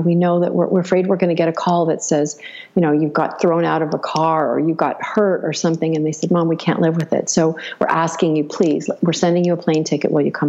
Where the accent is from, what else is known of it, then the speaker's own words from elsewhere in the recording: Los Angeles, California, United States; born there; also born or lived in San Diego; I was born in the California, LA area, went to school in San Diego.